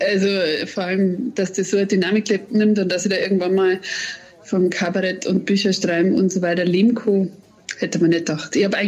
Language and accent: German; Bavaria, Germany; ich komme her aus der Oberpfalz, aber nicht aus Tirschenreuth, sondern aus dem Süden, wo man auch ein bisschen niederbayerisch redet und ein bisschen Tankrintel und ein bisschen regensburgerisch, was Sprachinsel ist, ein oberösterreichische.